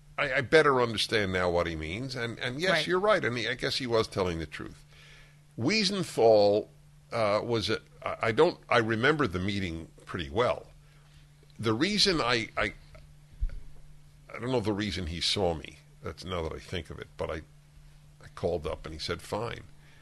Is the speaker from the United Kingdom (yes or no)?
no; United States; I go, I'm a Jew from America, young Jew.